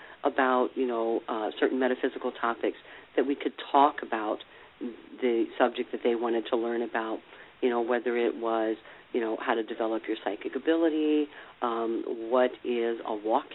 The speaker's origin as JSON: {"language": "English", "region": "New York", "country": "United States", "tie": "born or raised there", "said": "And of course, that's my, I call it my home state."}